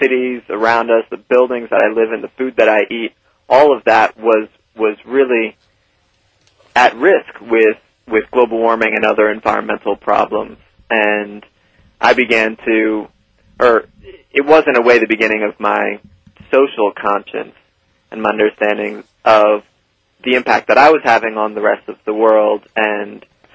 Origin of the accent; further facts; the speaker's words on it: New York City, New York, United States; And I grew up in New York City, so it was my first real introduction to nature